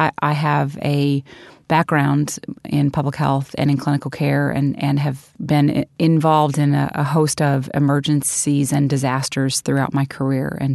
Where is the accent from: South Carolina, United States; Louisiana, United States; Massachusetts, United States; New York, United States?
Louisiana, United States; New Orleans; And so there are communities in our country where, like my hometown of New Orleans, where depending on the zip code in which you live, your life expectancy varies by 25 years.